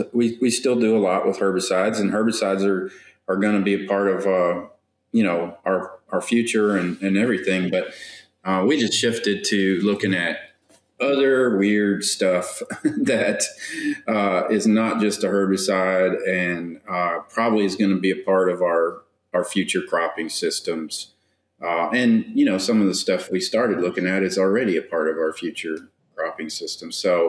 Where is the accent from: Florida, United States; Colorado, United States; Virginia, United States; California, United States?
Virginia, United States; because I'm from Virginia and I grew up farming beside David, and he farmed our land some for a while.